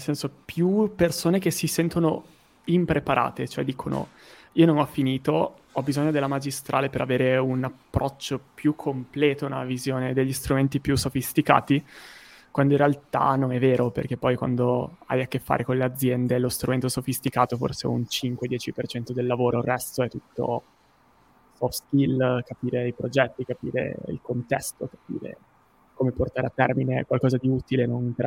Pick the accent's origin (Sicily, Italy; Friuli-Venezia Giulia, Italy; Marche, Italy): Friuli-Venezia Giulia, Italy; Udine; also born or lived in Padua; now in Milan, Italy; vivo il nord-est Italia, nel senso che sono originario di Udine, mi sono spostato per gli studi a Padova per 5 anni e adesso per questa avventura di data pizza e startup sono a Milano.